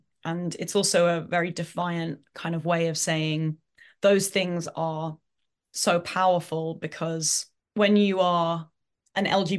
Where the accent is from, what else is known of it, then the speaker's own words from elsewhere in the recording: United Kingdom; deep down, I'm still British.